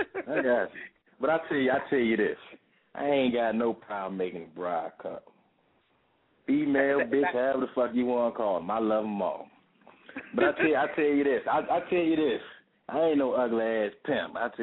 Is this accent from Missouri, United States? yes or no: yes; St. Louis, Missouri, United States; I'm from St. Louis, Missouri. Right now, I'm out D.C.